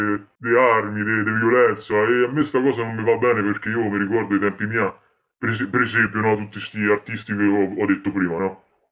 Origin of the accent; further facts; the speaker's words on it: Rome, Lazio, Italy; Lazio, ho detto sono di Centucelle, mi pare, possibile?